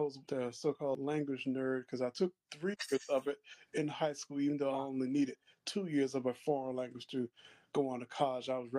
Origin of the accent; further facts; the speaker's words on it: South Carolina, United States; relocated back to my home state here in South Carolina.